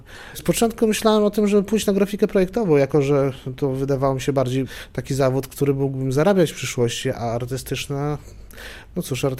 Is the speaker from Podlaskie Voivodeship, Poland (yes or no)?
yes; Juchnowiec Górny, Podlaskie Voivodeship, Poland; now in Białystok, Poland; Mieszkam już niezmiennie od 20 lat w Białymstoku. Także urodziłem się w Białymstoku, ale jestem z Juchnowca Kościelnego. Jestem z Juchnowca Górnego, przepraszam, kurczę, bo to tak naprawdę jedno licho jest.